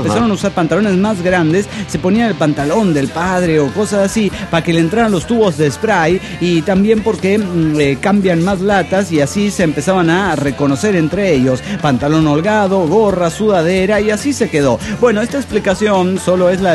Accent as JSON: {"language": "Spanish", "region": "Boyacá", "country": "Colombia", "said": "nacido en mi tierra Boyacá, y que muestra el día a día el sufrimiento de nuestros campesinos"}